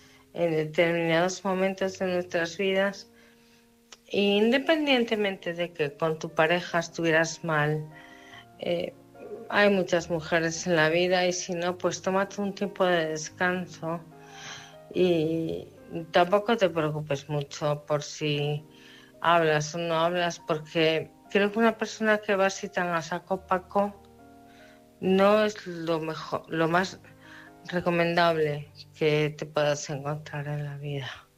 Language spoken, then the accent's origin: Spanish; Oviedo, Asturias, Spain; de Oviedo.